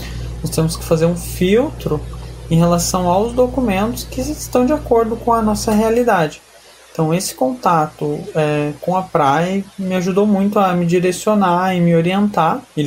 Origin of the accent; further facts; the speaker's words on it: Parobé, Rio Grande do Sul, Brazil; eu sou de Parobé, cidade da região metropolitana de Porto Alegre.